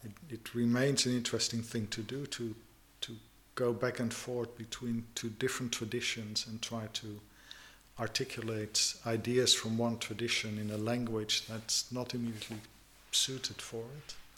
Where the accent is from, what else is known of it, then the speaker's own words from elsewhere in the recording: Netherlands; moved away as an adult; now in England; This comes out of an experience I had when I moved from the Netherlands to England about 20 years ago.